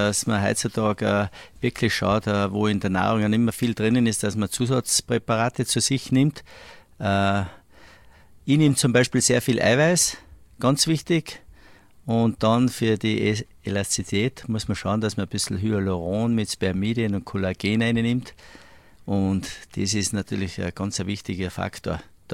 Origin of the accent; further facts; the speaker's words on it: Saalbach-Hinterglemm, Salzburg, Austria; meins ist natürlich einmal meine Heimat Salbach-Hinterglimm mit dem Skizirkus.